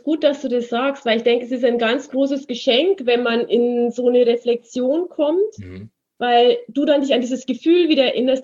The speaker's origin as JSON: {"language": "German", "town": "Munich", "region": "Bavaria", "country": "Germany", "said": "ich komme ja aus München, ich habe 15 Jahre in München gewohnt"}